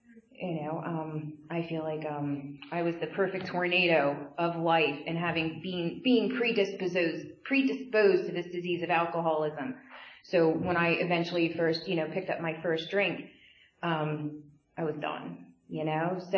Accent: Reading, Pennsylvania, United States; I'm from Reading, down in the city in Berks County. I grew up there.

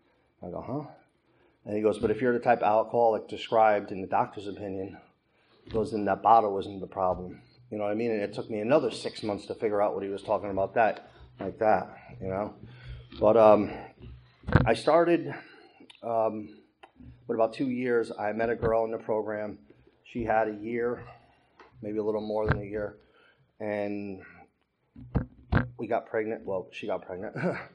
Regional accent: Milford, Connecticut, United States; also born or lived in Hollywood, Florida; You know, I grew up in Milford, Connecticut, and I wanted to go back there.

